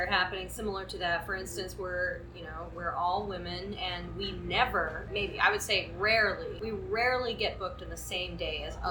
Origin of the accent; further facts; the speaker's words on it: Northeast, United States; so I grew up in the Northeast, and I really didn't know very much about bluegrass at all.